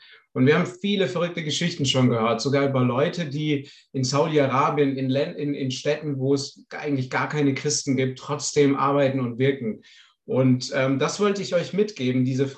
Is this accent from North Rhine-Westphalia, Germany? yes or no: no; Baden-Württemberg, Germany; Ich komme aus der Gegend von Stuttgart und bin ungefähr 30. Bin jetzt 30,5 Jahre alt